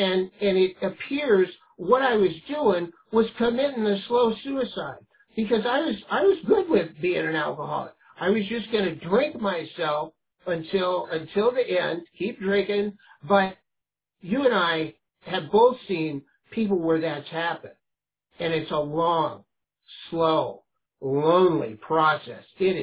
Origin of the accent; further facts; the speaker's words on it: San Leandro, California, United States; Now, I grew up in San Leandro. I've spent most of my life here.